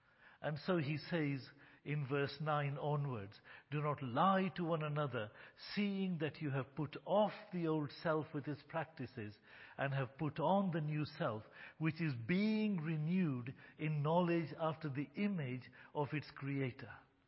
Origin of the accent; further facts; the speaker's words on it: Kenya; born there; Yes, Alan is a Yorkshireman. And yes, I am an Indian born in Kenya.